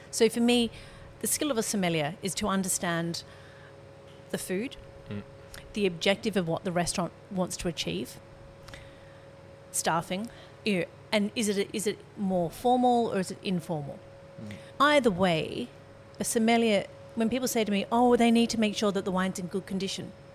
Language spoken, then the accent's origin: English; Australia; as an Australian, we have more laid-back approach.